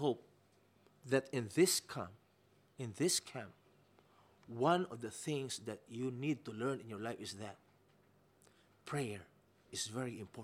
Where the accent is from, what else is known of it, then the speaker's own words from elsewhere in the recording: Philippines; the way I look like a Filipino, isn't it? Because I am a Filipino.